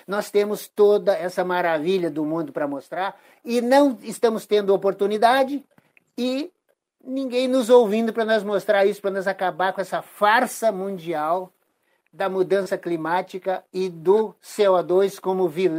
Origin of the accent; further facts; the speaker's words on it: Santiago, Rio Grande do Sul, Brazil; Eu disse que era do Santiago Grande, do Rio Grande do Sul.